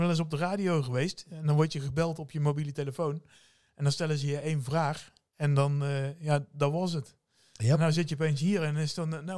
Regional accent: Netherlands; zijn we Nederlanders voor.

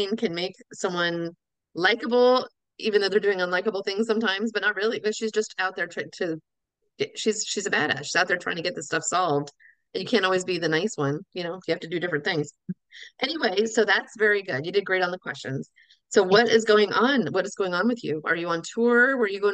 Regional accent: Maryland, United States; We're from the South. We're from Maryland. She and I. So we're not used to this like frigid air.

